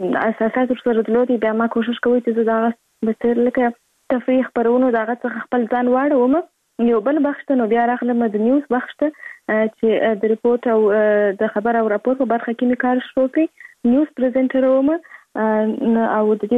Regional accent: Kandahar, Afghanistan; born there; زه په کندهار ولایت کې زیږیدلې یم، او اوس فلاله په کندهار ولایت کې اوسېږم.

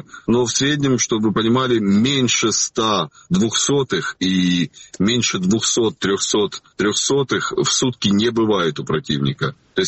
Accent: Horlivka, Donetsk Oblast, Ukraine; фактически Горловка, я просто вырос в Горловке, и я эти места знаю.

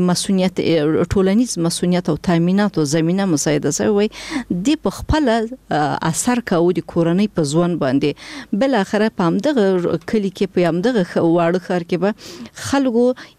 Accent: Afghanistan

